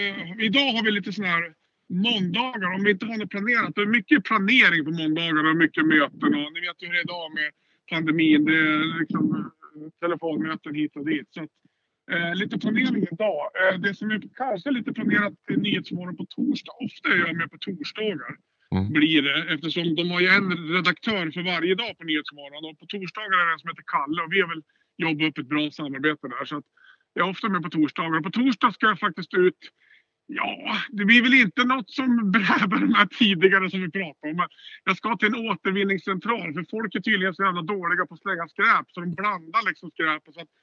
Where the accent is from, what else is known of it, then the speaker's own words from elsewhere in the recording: Norrland, Sweden; Jag kommer från Norrland, så vi ska helst ha gjort det med älv.